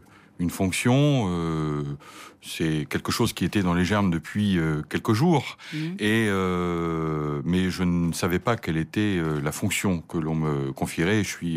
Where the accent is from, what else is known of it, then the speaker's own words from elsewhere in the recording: Normandy, France; moi, je viens du département de la Manche, qui est le premier bassin laitier français, avec les difficultés que l'on connaît, la crise laitière. C'est un département profondément rural.